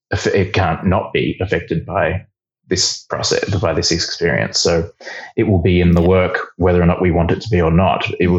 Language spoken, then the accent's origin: English; Australia; You know, I think as an Australian creative, it's tricky to sort of get that experience of running a multi-million-dollar musical.